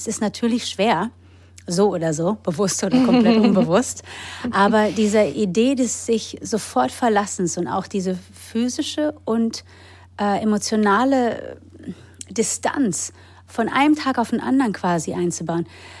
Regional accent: England, United Kingdom; also born or lived in Germany / United States; Ich wohne sehr lange in Deutschland, habe aber tatsächlich keine Deutschen in der Familie. Mein Vater ist aus Trinidad und meine Mutter ist aus Irland, und ich bin in England und in Deutschland und in Amerika aufgewachsen.

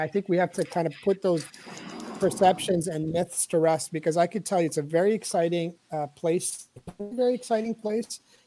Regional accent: Canada; And I'm Lebanese Canadian

